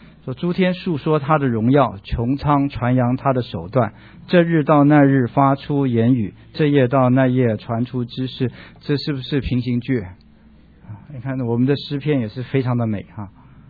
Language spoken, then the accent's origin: Chinese; China; 我们中国人就看一看这个对比哈